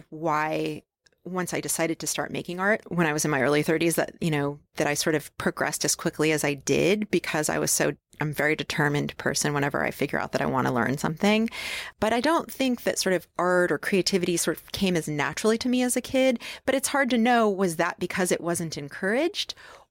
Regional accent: New York, United States; born there; And I was born in upstate New York.

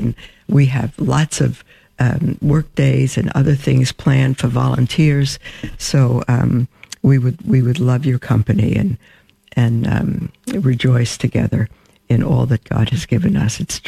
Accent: Brooklyn, New York, United States; I grew up in Brooklyn in brick. This is not normal for me

